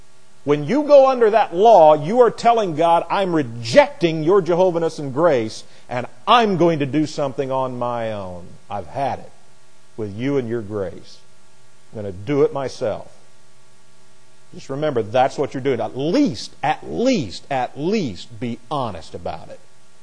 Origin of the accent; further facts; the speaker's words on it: Indiana, United States; I'm originally from Indiana, and in Indiana we were called the Crossroads of America.